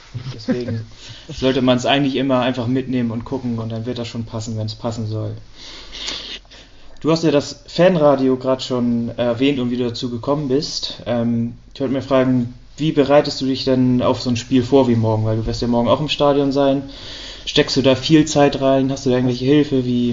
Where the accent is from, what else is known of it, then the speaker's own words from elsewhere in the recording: Kiel, Schleswig-Holstein, Germany; Ich komm aus Kiel und nicht aus Hamburg